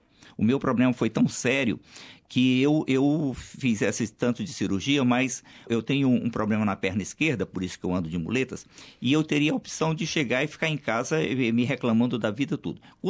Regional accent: São Luís, Maranhão, Brazil; Esse período todo eu fiz tratamentos tanto no Rio Grande do Norte, onde eu me acidentei, como na minha terra natal, São Luís, e em São Paulo.

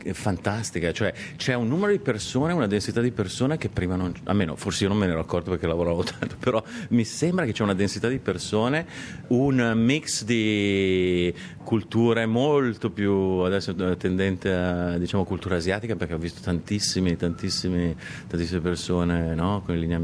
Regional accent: Australia; io sono australiano

